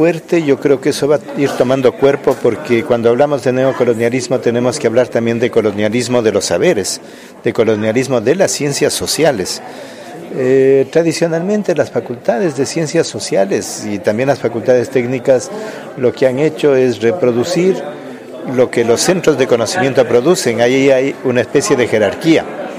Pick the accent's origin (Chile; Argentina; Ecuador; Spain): Ecuador; Algunos sueños le menciono en mi país, en Ecuador.